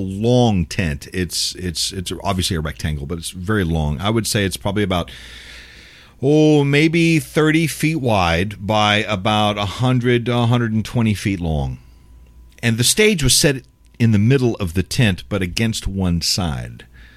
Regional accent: San Antonio, Texas, United States; Robert Hagee out of my hometown, out of San Antonio, unfortunately.

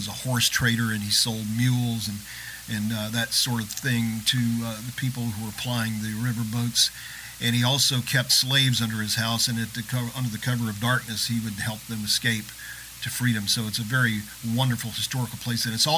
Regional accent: the South, United States; And I'm from the South, born and raised here, so I'm not going to go that far.

